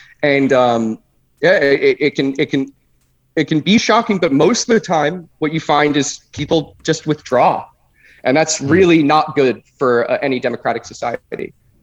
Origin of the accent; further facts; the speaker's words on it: New York, United States; So I'm from New York, and I grew up, you know, not that far from New York City.